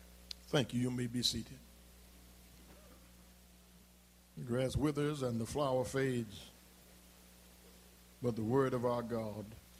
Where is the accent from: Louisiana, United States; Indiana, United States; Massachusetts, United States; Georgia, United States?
Louisiana, United States; the capital city of my home state in Louisiana.